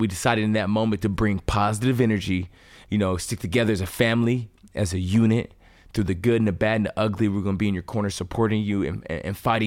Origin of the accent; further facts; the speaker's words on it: Tennessee, United States; when I was a little boy, you know, growing up in East Tennessee